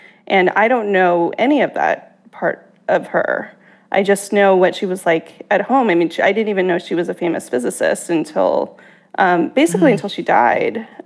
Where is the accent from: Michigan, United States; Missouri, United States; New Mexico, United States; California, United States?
New Mexico, United States; Los Alamos; I grew up in Los Alamos, which is where the Manhattan Project took place.